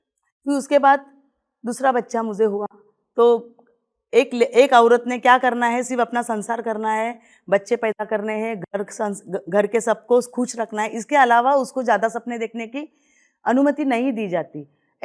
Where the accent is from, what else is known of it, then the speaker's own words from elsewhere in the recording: Chembur, Maharashtra, India; चेंबूर से हूँ।